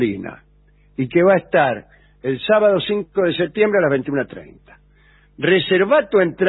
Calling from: Neuquén, Argentina; de Neuquén.

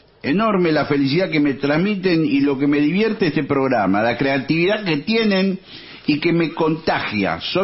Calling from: Ramos Mejía, Buenos Aires Province, Argentina; de Ramos Mejía.

